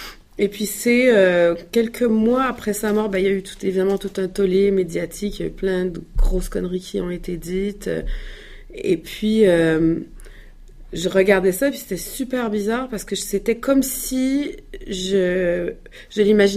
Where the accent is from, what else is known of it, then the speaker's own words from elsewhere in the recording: Quebec, Canada; now in France; mon mari est français, mon fils est français, et moi je suis québécoise.